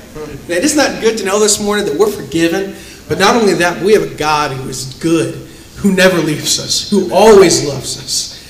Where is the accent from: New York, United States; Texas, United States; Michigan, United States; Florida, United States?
Florida, United States; Jacksonville; I'm from the good old land of Jacksonville, Flori